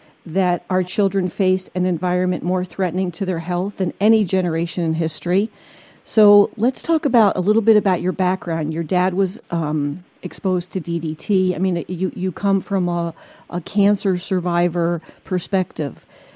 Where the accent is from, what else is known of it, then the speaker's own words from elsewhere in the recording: New Jersey, United States; It is, and I'm from Jersey, so I definitely would say Sandra.